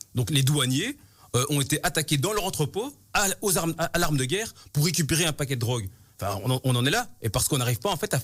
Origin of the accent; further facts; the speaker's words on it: Brussels, Brussels-Capital Region, Belgium; je suis bruxellois, j'habite à Saint-Gilles.